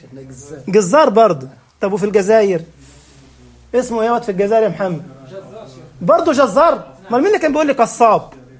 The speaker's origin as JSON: {"language": "Arabic", "town": "Cairo", "region": "Cairo Governorate", "country": "Egypt", "said": "في وسط البلد عندنا في مصر في القاهرة لقيت واحد عامل يافطة كده على محل بتاع ملابس"}